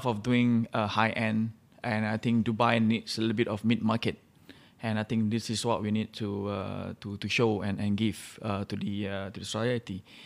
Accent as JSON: {"language": "English", "country": "Singapore", "said": "I think to show kids that, you know, I'm from Singapore and for them to know that this is the real Singaporean dish."}